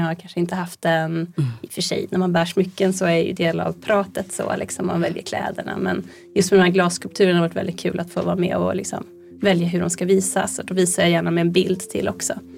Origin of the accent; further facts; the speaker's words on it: Stockholm, Stockholm County, Sweden; now in Gothenburg, Sweden; jag är från Stockholm, bor i Göteborg egentligen.